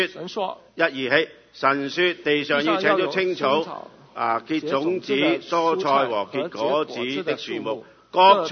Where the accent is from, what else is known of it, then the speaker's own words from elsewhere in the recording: Guangdong, China; 我们广东人都有句说话